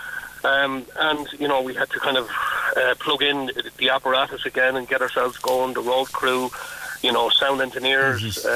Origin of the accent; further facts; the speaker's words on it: Wexford, Leinster, Ireland; we're introduced as a Kildare band, even though I'm from Wexford.